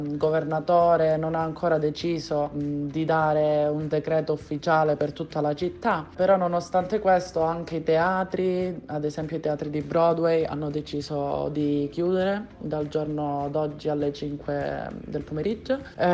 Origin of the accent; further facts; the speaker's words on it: Catanzaro, Calabria, Italy; now in New York City, United States; ho 22 anni e sono nata e cresciuta a Catanzaro, ma vivo nella città di New York City dal 2016